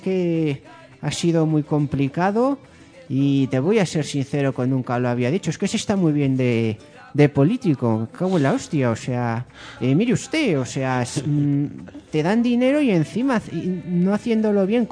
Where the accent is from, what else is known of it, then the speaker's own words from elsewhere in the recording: León, Castile and León, Spain; estuve en León, en mi tierra.